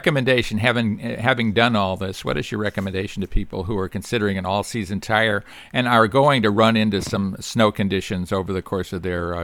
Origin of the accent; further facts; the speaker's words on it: Chicago, Illinois, United States; I grew up in the Chicago area, so heaven knows I've driven in plenty of snow